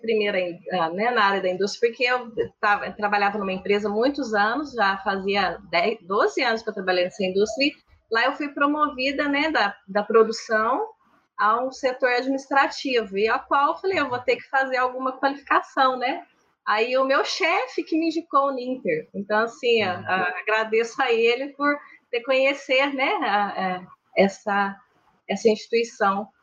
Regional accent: Pouso Alegre, Minas Gerais, Brazil; Eu sou de Minas. Pouso Alegre, né? Sou de Minas Gerais. Mineira aí.

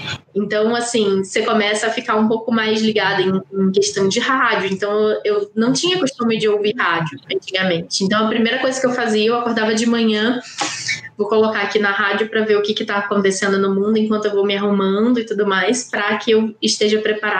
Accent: Rio de Janeiro, Brazil; accent: Rio de Janeiro; meu sotaque é muito do Rio de Janeiro. Então, quando eu fui para Curitiba

